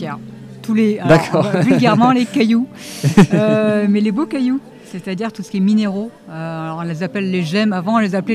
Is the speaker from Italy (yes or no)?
no; Fontainebleau, Île-de-France, France; Alors, pas du tout, je suis de Fontainebleau.